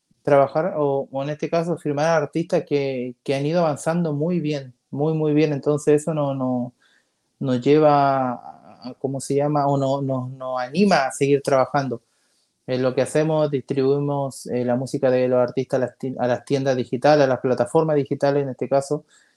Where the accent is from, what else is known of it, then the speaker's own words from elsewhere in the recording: Chile; de que nos podamos unir como artista chileno